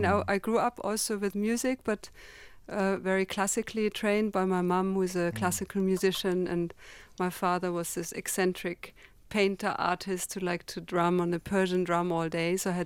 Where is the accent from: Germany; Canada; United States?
Germany; even though I grew up in Germany.